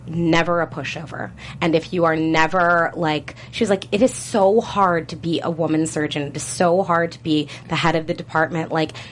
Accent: Milwaukee, Wisconsin, United States; now in New York, United States; Well, I grew up in Wisconsin, but I moved here.

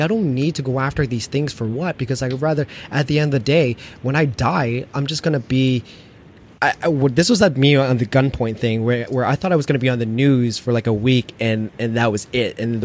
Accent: Toronto, Ontario, Canada; and I'm from Toronto as well too, Toronto.

